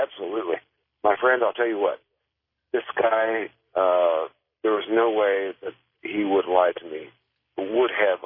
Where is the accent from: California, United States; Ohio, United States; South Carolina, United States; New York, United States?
Ohio, United States; born there; moved away; And I was born in Ohio, and I migrated out here.